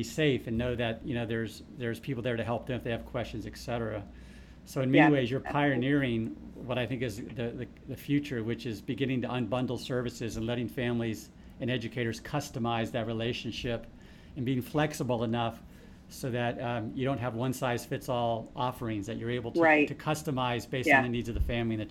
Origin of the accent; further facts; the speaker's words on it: St. Petersburg, Florida, United States; back in the day when I was a kid growing up in St. Petersburg and attending school